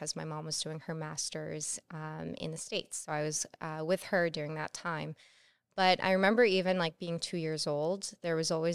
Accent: Gaza Strip, Palestine; I'm so proud and grateful that I come from Gaza

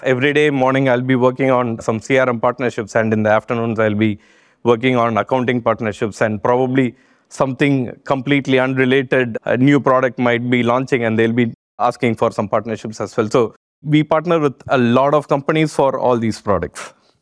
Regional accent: Chennai, Tamil Nadu, India; I'm from Chennai, India, which is on the south by the coast, married with two children, one daughter and son.

